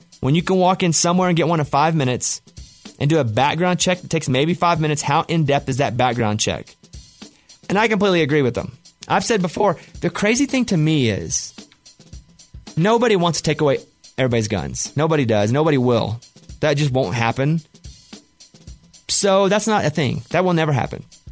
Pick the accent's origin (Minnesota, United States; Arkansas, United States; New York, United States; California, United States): Arkansas, United States; I have a lot of guns. I grew up in Arkansas. Guns to me are more tools than they are fantasy weapons.